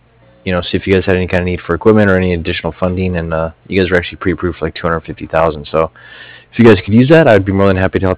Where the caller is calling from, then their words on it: Cardiff, California, United States; And I'm calling from Cardiff. That's C-A-R-D-I-F-F, like Frank.